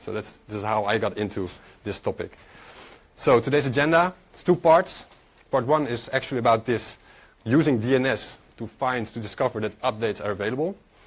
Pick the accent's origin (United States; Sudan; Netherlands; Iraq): Netherlands; I'm from the Netherlands. I'm mostly a Go developer